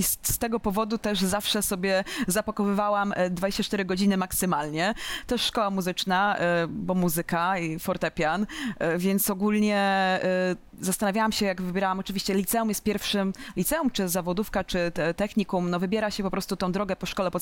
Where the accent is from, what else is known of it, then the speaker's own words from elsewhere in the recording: Suwałki, Podlaskie Voivodeship, Poland; akurat w Suwałkach, bo jestem z Suwałk, suwalski ośrodek.